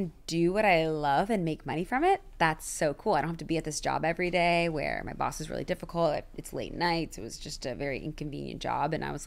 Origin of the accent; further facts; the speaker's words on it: Connecticut, United States; I think a lot of people kind of thought I was from LA, even though I'm from Connecticut.